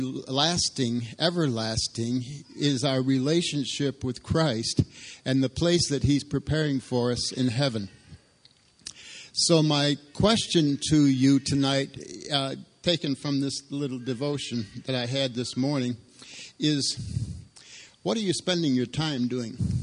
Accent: Rochester, New York, United States; I'm from Rochester, New York, and my driving skills are a little bit different from Tennessee's.

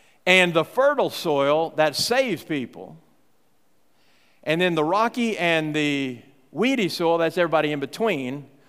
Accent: Texas, United States; In fact, I grew up out in West Texas. My granddaddy had a farm, spent many, many days and nights on that farm, and what we had was a turn row.

